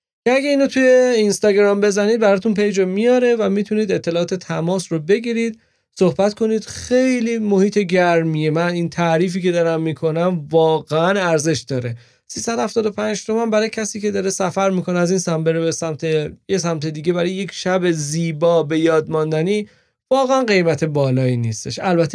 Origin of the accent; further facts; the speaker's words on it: Karaj, Alborz, Iran; اما از کرج اومدیم